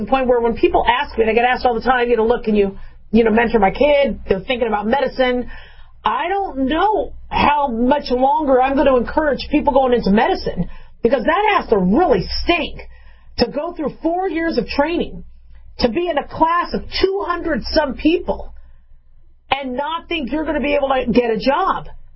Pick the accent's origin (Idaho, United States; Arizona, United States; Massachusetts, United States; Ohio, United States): Arizona, United States; also born or lived in California / Nevada; So I was born in California, grew up in Arizona and Nevada because my father moved a lot, went to about 12 different schools. So I basically consider myself a Southwestern gal, okay?